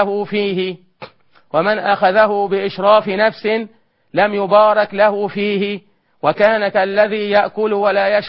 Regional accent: Egypt; يعني بلغتنا احنا كمصريين

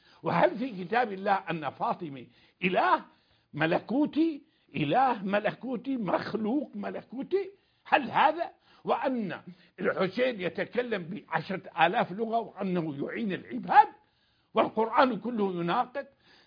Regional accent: Syria; also born or lived in Egypt; نحن تربينا في سوريا، وتربى أولادي في المملكة، وتربينا في مصر، وعشنا عفوا في مصر،

